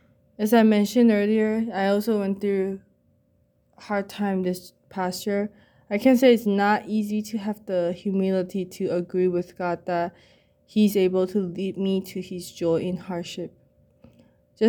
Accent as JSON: {"language": "English", "country": "Taiwan", "moved": "as an adult", "lives_now": "United States", "said": "from my home country, Taiwan, to the U.S., it's not easy for me."}